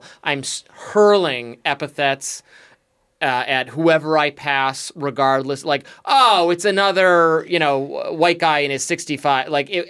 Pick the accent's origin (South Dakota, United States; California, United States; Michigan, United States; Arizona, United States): Michigan, United States; Well, I'm from Michigan, so I'm used to snow.